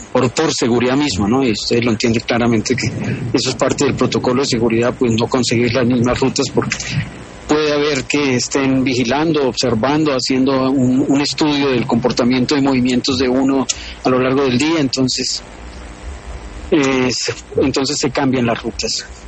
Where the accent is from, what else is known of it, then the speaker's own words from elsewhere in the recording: Colombia; Tratando como todo colombiano de ganarme la vida